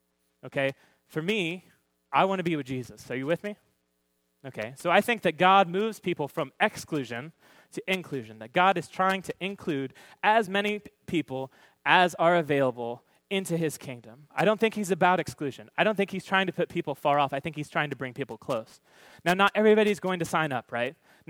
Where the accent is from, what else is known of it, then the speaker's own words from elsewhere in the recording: Orlando, Florida, United States; the Magic's my team. This is my hometown.